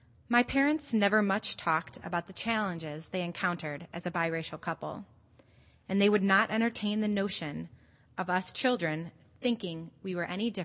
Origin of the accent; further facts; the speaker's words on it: Cleveland, Ohio, United States; Defiantly, I answer, "A suburb of Cleveland."